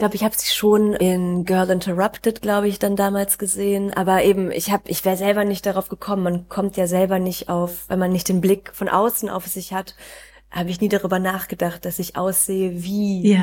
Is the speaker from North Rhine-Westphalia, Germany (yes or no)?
yes; Solingen, North Rhine-Westphalia, Germany; also born or lived in Königswinter; Die meiste Zeit meiner Kindheit habe ich in Solingen verbracht. Und dann war ich 2 Jahre in Königswinter.